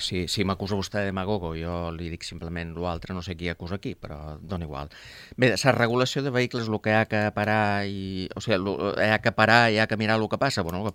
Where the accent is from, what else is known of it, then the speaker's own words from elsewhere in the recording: Formentera, Balearic Islands, Spain; som localistes i de Formentera